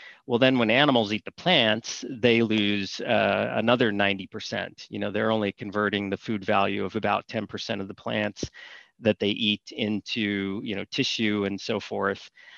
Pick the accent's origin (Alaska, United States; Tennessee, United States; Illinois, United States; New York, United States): Illinois, United States; Chicago; I grew up in Chicago, so I was used to the prairies, and, you know, drive outside Chicago and it is flat